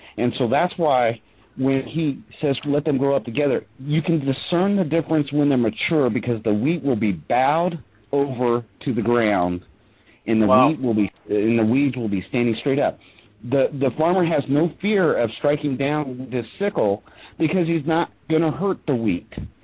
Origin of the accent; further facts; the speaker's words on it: Indiana, United States; I've been born and raised in Indiana. It's nothing but flat country, corn and beans.